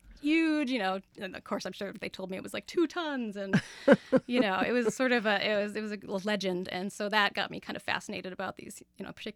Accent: Scituate, Massachusetts, United States; I grew up in Scituate

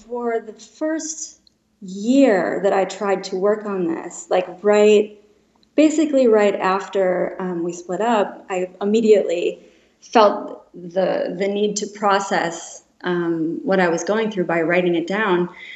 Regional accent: Wisconsin, United States; born or raised there

